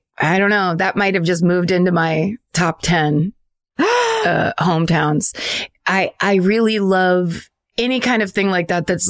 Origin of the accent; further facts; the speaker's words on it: Put-in Bay, Ohio, United States; I grew up in Put-in Bay, Ohio, a little island in Lake Erie that is mostly known for its bar scene